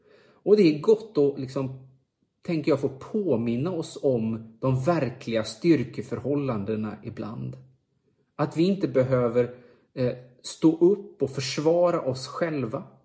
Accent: Borås, Västra Götaland County, Sweden; born there; när jag föddes i Borås 1972

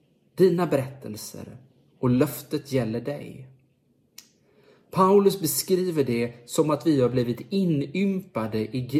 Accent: Borås, Västra Götaland County, Sweden; born there; när jag föddes i Borås 1972

